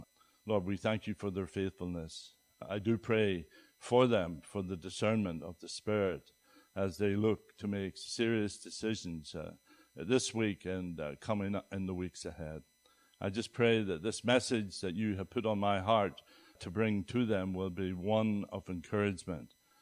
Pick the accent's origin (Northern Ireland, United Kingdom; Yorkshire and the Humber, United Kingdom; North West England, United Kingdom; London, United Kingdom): Northern Ireland, United Kingdom; I was born and raised in a little fishing village on the northeast coast of Ireland. Beautiful, beautiful place. Although growing up in Ireland in the 60s and 70s was not an easy experience.